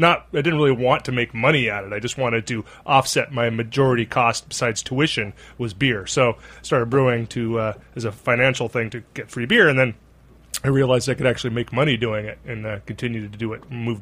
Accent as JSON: {"language": "English", "region": "Pacific Northwest", "country": "United States", "said": "But you know, I got my start in brewing in San Diego, not in the Pacific Northwest. I'm from the Pacific Northwest. Went to college in San Diego."}